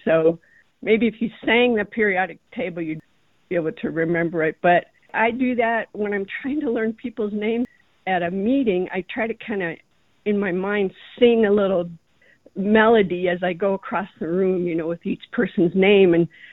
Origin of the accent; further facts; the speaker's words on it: Iowa, United States; I grew up in Iowa.